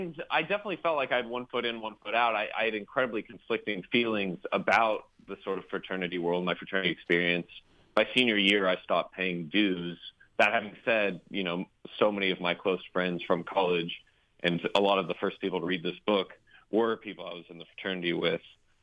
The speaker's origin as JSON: {"language": "English", "town": "Dallas", "region": "Texas", "country": "United States", "tie": "born or raised there", "said": "This is the world that I come from. I grew up in Dallas, Texas, kind of in that bubble."}